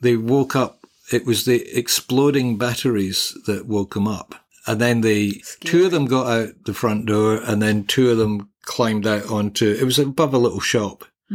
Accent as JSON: {"language": "English", "region": "Scotland", "country": "United Kingdom", "said": "And in any case, you know, being a Scot, I think of it as Burns Night."}